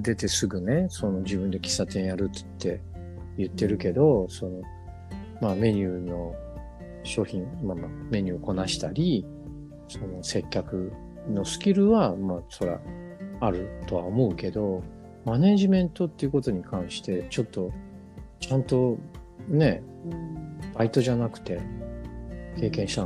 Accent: Ichinomiya, Aichi, Japan; まあ僕愛知県の一宮市出身なので

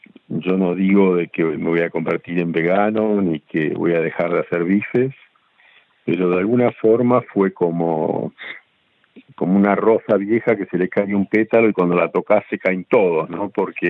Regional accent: Bariloche, Río Negro, Argentina; me crié en la Patagonia, en Bariloche, en los años 60.

